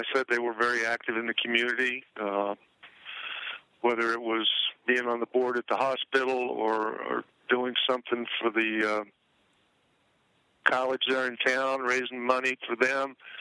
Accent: Pittsburgh, Pennsylvania, United States; And, you know, you mentioned growing up in Pittsburgh. When I was in high school and college, Terry Bradshaw was having his great career in Pittsburgh

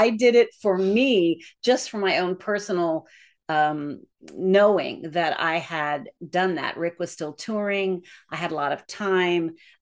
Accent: Deep South, United States; moved away; I was brought up in the South, in the deep South, and there were a lot of challenges in my youth. And when I first came to California with my mother

